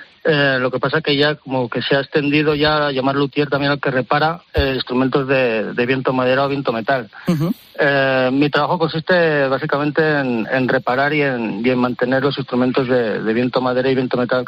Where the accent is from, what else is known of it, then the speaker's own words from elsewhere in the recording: Soria, Castile and León, Spain; Así que vi el negocio por ahí y decidí arraigarme aquí en Soria. Tengo aquí toda mi familia y es mi tierra de siempre y al final la tierra tira.